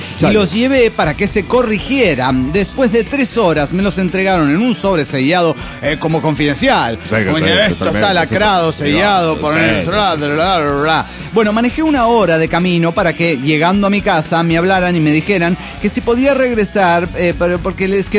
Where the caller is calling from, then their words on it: Avenal, California, United States; de Avenal, USA.